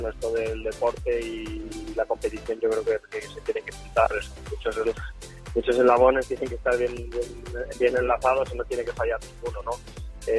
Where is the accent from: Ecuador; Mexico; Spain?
Spain; Burgos, Castile and León; moved away; Yo soy de Burgos, hacía atletismo y me desplacé al Pirineo precisamente para hacer esquí